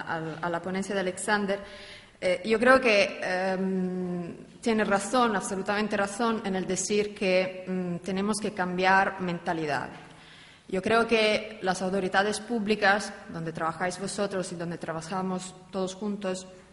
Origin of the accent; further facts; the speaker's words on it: Italy; Spanish is a second language; Soy italiana. De hecho, esta es mi primera ponencia en español